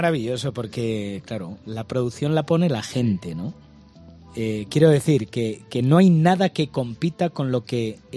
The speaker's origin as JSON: {"language": "Spanish", "town": "Montiel", "region": "Castilla-La Mancha", "country": "Spain", "tie": "born or raised there", "said": "Yo hice un musical con 9 años en compañía de otros compañeros de mi pueblo, el Montiel"}